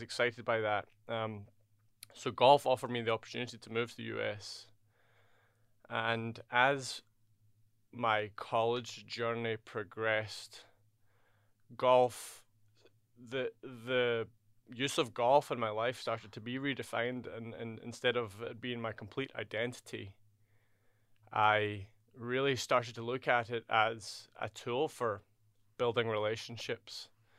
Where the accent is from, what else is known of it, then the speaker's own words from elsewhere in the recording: Scotland, United Kingdom; moved away as an adult; now in United States; Well, I am from Scotland, just outside of Glasgow. I've been in the US for almost 8 years now.